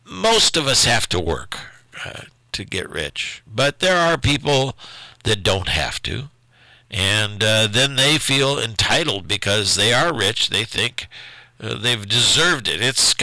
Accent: South Bend, Indiana, United States; where I grew up in South Bend, Indiana, in an area that was a changing area.

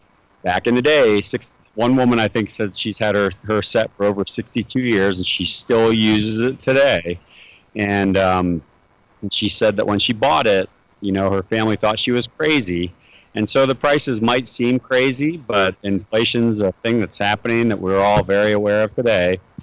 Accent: Dayton, Ohio, United States; I grew up in Dayton, Ohio, and so I was in Ohio to visit my mom

